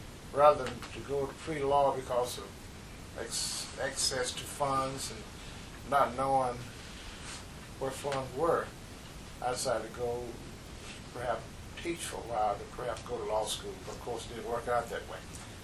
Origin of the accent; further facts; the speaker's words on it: Columbia, Mississippi, United States; I'm from South Mississippi, a little town called Columbia, Mississippi. Population about 7,000 people.